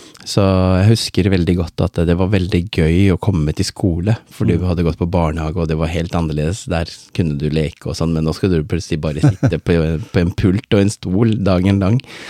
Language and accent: Norwegian; Oslo, Norway; also born or lived in Båtsfjord; Og jeg ble født i Båtsfjord. 3 år etterpå så skjønte de at der går strømmen, og det er jo nesten like som i Sri Lanka. Så vi må stikke til et sted der hvor det ikke, strømmen ikke forsvinner hele tiden. Og da var Oslo hovedstaden